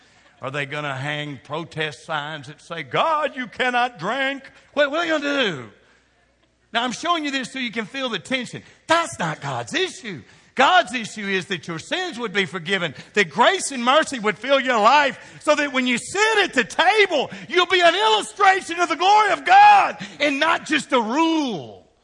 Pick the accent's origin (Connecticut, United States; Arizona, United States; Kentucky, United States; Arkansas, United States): Kentucky, United States; I'm from Kentucky. We don't get all worked up about tobacco in Kentucky, do we?